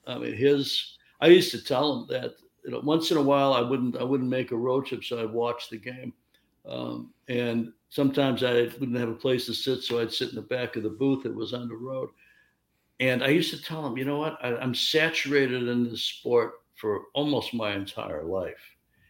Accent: Chicago, Illinois, United States; Now I'm from Chicago, 2,000 miles away from Los Angeles.

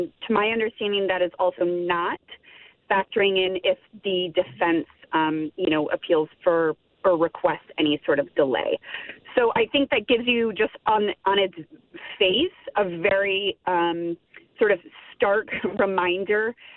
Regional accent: United States; I'm an American, I'm based in the U.S.

